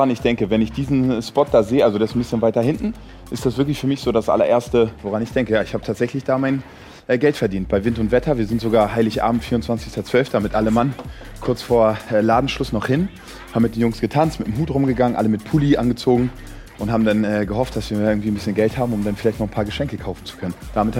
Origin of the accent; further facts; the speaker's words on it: Hamburg, Germany; born there; In Hamburg.